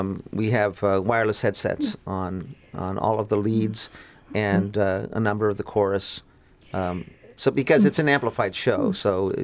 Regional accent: California, United States; now in Anchorage, United States; You know, I came from the San Francisco Bay Area. And of course, you know, when you're in a big metropolitan place like that, there's a lot of talent, a lot going on. But I moved up here in 1997

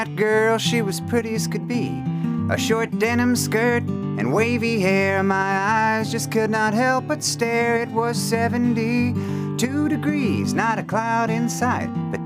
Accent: Anchorage, Alaska, United States; I was born and raised in Anchorage. I grew up here putting on shows in rec centers

